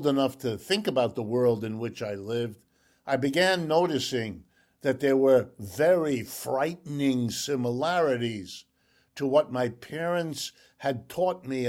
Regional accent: Ohio, United States; born there; first language German; English is a second language; My first language is German, my second language is French, and I learned English only when they dropped me into kindergarten here in the United States. I was born to my refugee parents in Ohio and have lived and worked in the United States all my life.

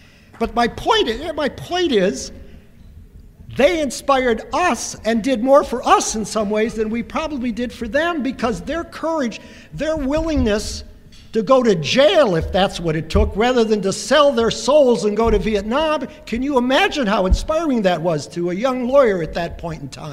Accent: United States; Here I am from America

